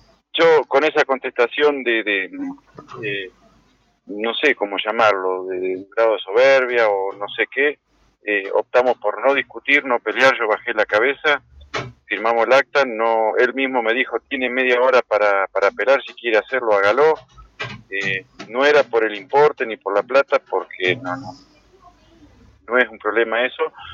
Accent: Alpachiri, La Pampa, Argentina; now in Puan, Argentina; si bien estoy radicado en Puan … somos de Alpachiri. Entonces, mi mamá vive en Alpachiri.

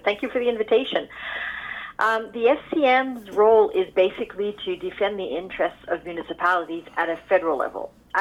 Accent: Quebec, Canada; I will speak more in French than in English because I'm from Quebec and I make a point of it.

